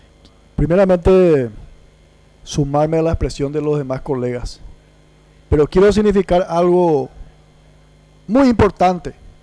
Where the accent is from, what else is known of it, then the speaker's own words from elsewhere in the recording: Paraguay; ¿Realmente no estamos preparados como Estado paraguayo para enfrentar una situación de emergencia, presidente?